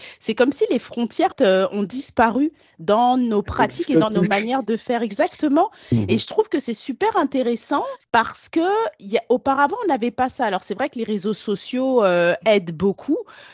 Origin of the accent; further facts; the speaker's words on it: France; now in Canada; sachant que je suis française